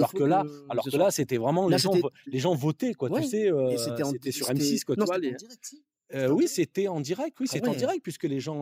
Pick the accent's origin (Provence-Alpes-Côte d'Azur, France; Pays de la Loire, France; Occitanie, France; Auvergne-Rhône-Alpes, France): Provence-Alpes-Côte d'Azur, France; Hyères; born there; Je suis né à Hyères. J'habite un petit village qui s'appelait Leval, au-dessus de Brignoles.